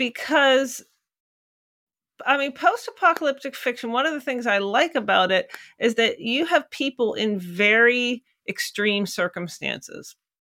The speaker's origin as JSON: {"language": "English", "town": "Pittsburgh", "region": "Pennsylvania", "country": "United States", "said": "it's set in my hometown, Pittsburgh, PA."}